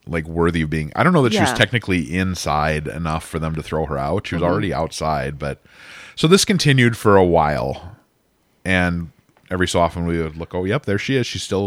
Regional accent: Minnesota, United States; and I said, oh, I'm from Minnesota.

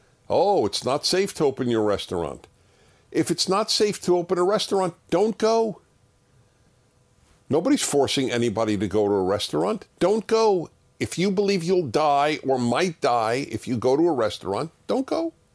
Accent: United States; Yes, my friend, this is one of the most depressing things in my life as an American.

